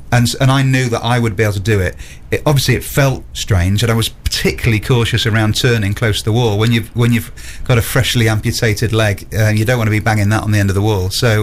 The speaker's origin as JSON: {"language": "English", "region": "Yorkshire and the Humber", "country": "United Kingdom", "tie": "born or raised there", "said": "Because I grew up in North Lincolnshire, and I had swum for the county"}